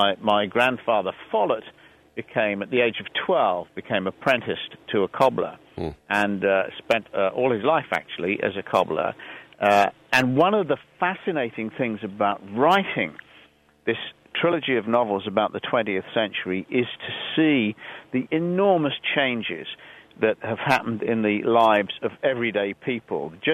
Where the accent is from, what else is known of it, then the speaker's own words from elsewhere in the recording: London, United Kingdom; I'm certainly not English. Although I've lived in London most of my life, and I think of myself as a Londoner